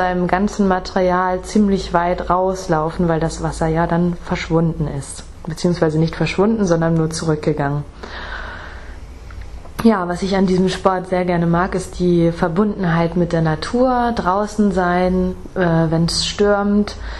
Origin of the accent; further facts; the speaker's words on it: Northern Germany, Germany; Ich komme nämlich aus dem Norden Deutschlands und dort gibt es einmal im Osten die Ostsee und im Norden die Nordsee.